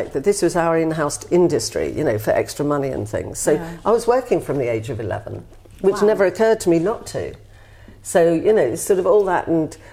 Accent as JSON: {"language": "English", "region": "England", "country": "United Kingdom", "first_language": "Polish", "second_language": "English", "said": "However, of course, they didn't recognise second languages in schools at that time and insisted that my mother only spoke English to us at home. But outside, we were English."}